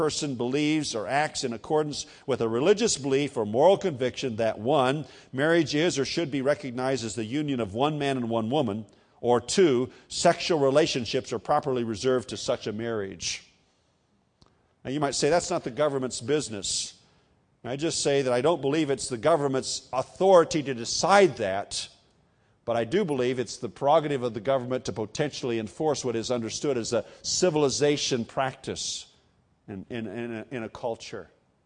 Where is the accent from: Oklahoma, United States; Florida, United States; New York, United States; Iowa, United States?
Iowa, United States; he's from my home state of Iowa